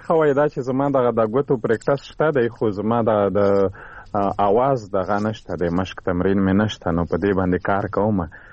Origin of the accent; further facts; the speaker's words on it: Khyber Pakhtunkhwa, Pakistan; د یو را سره د سوابې دی او یو د پېښور او زه د وزیرستان یم.